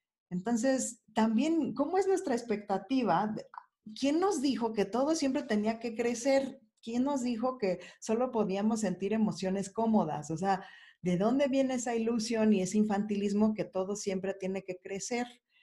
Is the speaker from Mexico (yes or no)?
yes; Mexico; Pues yo soy mexicana y ese no es mi caso.